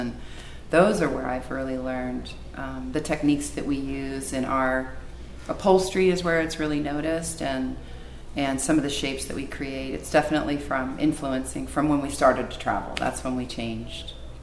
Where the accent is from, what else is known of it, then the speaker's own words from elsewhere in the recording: Glendale, California, United States; At Glendale. Oh. Near Pasadena.